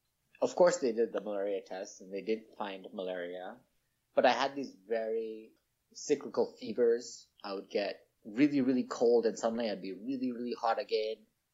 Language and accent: English; Nairobi, Kenya; born or raised there; English is a second language; moved away as an adult; now in United States